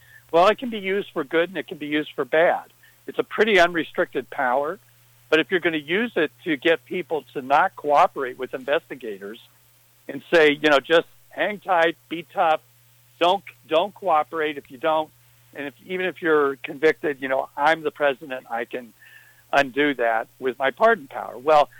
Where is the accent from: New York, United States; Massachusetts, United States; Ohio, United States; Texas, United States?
Ohio, United States; Lima; So Jim Jordan, and also my hometown, Lima, I think he represents, too. That district stretches from, I think, Oberlin to Lima.